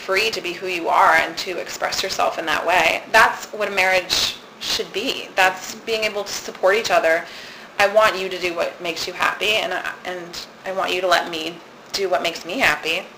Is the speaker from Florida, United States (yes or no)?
yes; Venice, Florida, United States; I was ready to come back to Venice. I was ready to be close to my family and to come back to my hometown.